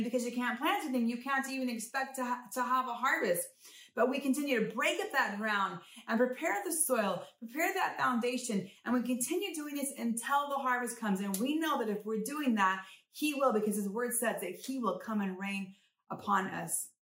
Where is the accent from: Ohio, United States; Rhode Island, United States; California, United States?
California, United States; Modesto; I'm from Modesto, California, and I want to thank you for joining me today.